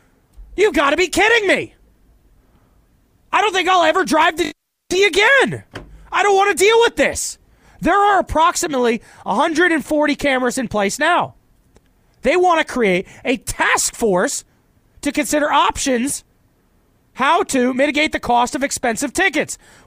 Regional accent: Virginia, United States; now in Richmond, United States; I miss all the friends that I had from growing up in Northern Virginia to the D.C. area, to the Arlington nightlife.

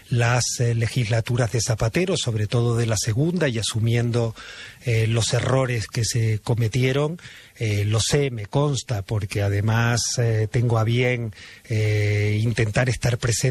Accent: Venezuela; born there; soy latino, nacido hijo de la emigración, nacido en Venezuela, y es algo que llevo dentro, ese concepto de latinidad

